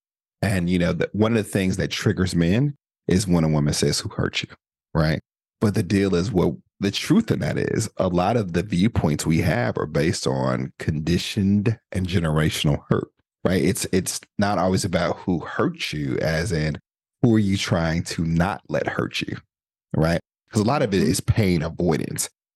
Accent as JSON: {"language": "English", "region": "Midwest", "country": "United States", "said": "I'm from the Midwest, so we had basements."}